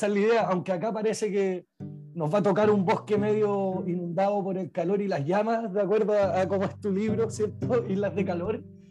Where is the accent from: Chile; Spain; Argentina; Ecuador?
Chile; Santiago, Santiago Metropolitan Region; yo detesto el calor de Santiago, siendo santiaguino de toda la vida igual